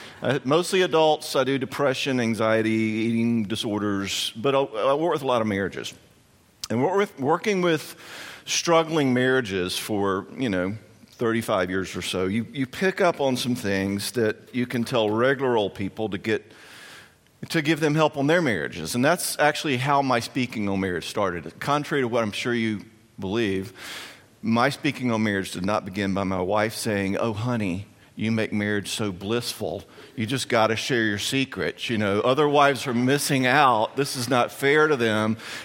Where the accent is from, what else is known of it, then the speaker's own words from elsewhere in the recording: the South, United States; And yes, I do say y'all. I'm from the South.